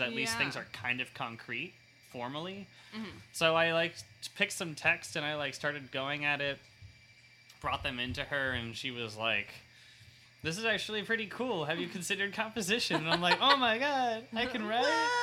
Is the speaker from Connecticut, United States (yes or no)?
yes; Connecticut, United States; also born or lived in Miami / New Jersey; So, like, I lived in New Jersey. I was born in Miami, lived in Jersey from, like, age 2 to 10, and then Connecticut, like, 11, like, 10 to 18.